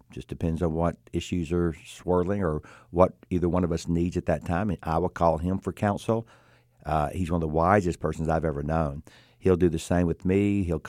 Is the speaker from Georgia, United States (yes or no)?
yes; Georgia, United States; just greeted him when I met him, let him know that I was from Georgia.